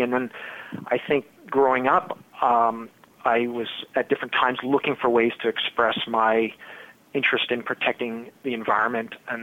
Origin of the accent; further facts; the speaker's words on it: California, United States; I was about four. I grew up here in the Bay Area, and back in the early 1970s, there were two oil tankers that collided under the Golden Gate Bridge